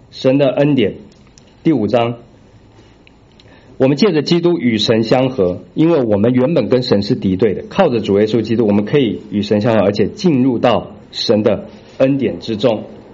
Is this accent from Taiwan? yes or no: no; China; 我们中国人常会讲说真正的平安就是无灾无难叫平安